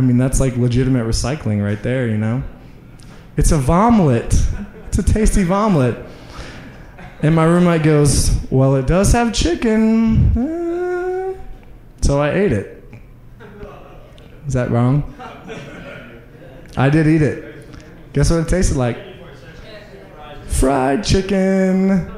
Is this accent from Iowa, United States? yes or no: no; Oklahoma, United States; I'm from Oklahoma.